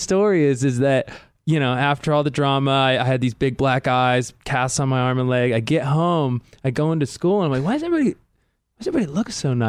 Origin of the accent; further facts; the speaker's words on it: San Diego, California, United States; I'm from like San Diego area.